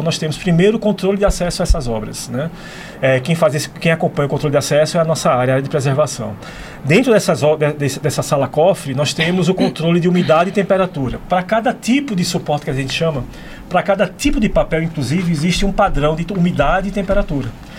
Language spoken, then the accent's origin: Portuguese; Recife, Pernambuco, Brazil; uma franco-brasileira nascida em Recife, que é a minha terra.